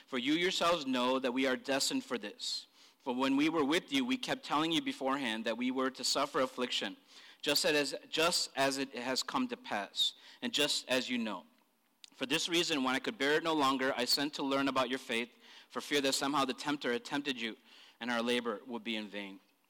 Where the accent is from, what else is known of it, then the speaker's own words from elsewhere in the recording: India; I'm Indian. I don't need to wear sunscreen.